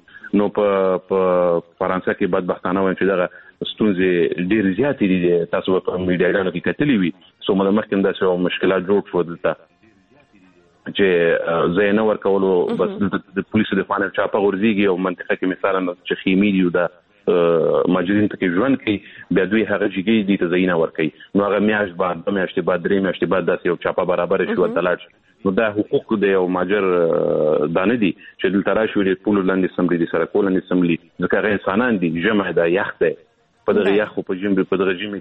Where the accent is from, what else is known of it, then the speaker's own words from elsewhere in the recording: Afghanistan; زه افغان یم زه د افغان په نوم یادېږم.